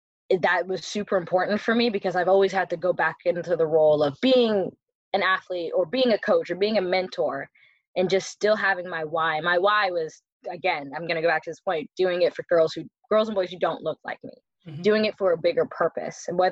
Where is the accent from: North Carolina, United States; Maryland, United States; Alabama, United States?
Maryland, United States; born there; I went to University of California, Berkeley. I was born in Maryland. So it was across the country for me. And I was competing for Jamaica